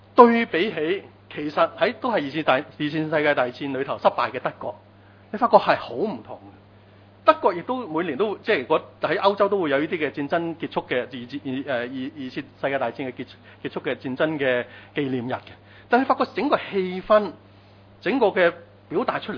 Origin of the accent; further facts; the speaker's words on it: China; 作為中國人都有少少戚戚然嘅感覺咧